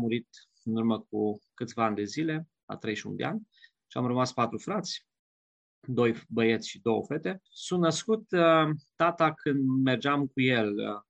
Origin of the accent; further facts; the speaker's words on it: Tămașda, Bihor County, Romania; sunt născut în județul Bihor, într-un sat, am crescut în Tămașda, lângă Salonta, județul Bihor, la vreo 60 de kilometri de Arad, 50 de Oradea, chiar la graniță între Oradea și Arad. Într-o comunitate modestă, sigur, am fost 5 frați, am crescut cu animale